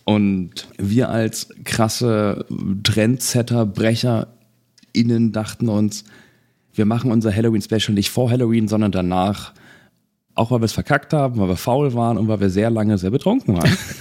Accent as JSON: {"language": "German", "region": "Hamburg", "country": "Germany", "said": "Ich meine, ich als Hamburger natürlich"}